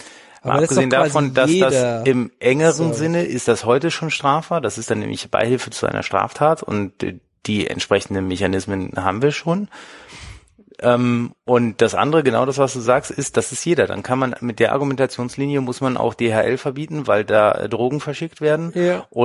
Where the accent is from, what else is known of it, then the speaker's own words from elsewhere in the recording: North Rhine-Westphalia, Germany; aufgrund einer Initiative aus meinem Heimatbundesland, aus NRW